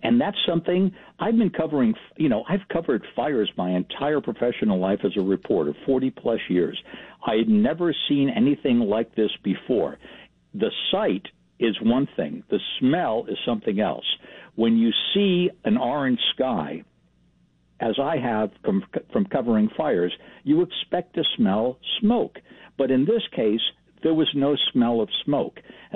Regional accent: New Jersey, United States; Now, Walter, you and I have been friends for a long time. We're both from New Jersey.

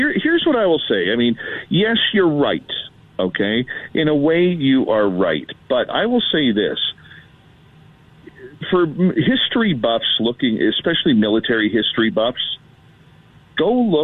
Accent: Canada; Well, being Canadian and a known Canadian to your listeners

